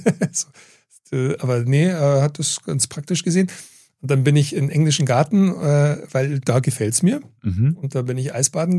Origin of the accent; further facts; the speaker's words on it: Weilheim, Bavaria, Germany; Also meine Heimatstadt auch noch. Kleine Stadt, also super Zufall wieder.